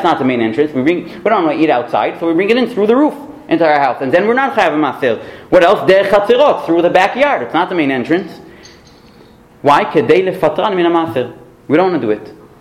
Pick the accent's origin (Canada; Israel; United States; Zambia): Israel; Kedumim, West Bank; I remember myself, a 10, 11-year-old, davening, where I grew up in Kedumim, Shabbos, Mincha.